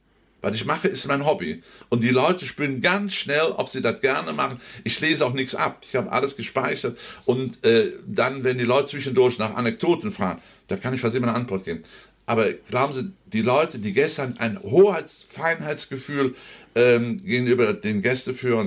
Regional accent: Rhineland, Germany; accent: Rhenish; Sagen auch deutlich, das ist unsere Muttersprache, so sagen wir im Rheinland.

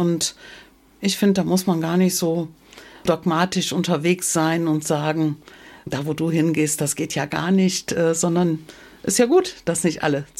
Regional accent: Erpel, Rhineland-Palatinate, Germany; in meinem Heimatort Erpel, 30 Kilometer südlich.

